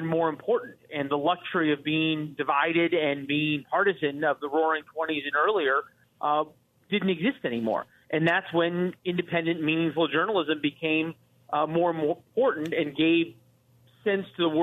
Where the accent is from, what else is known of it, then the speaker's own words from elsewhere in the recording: Missouri, United States; also born or lived in Illinois / Iowa / Arkansas / Georgia; I grew up in Missouri, but I spent a lot of time in Illinois, Iowa, Arkansas, a little bit of time in Tennessee growing up, a lot of time in Georgia.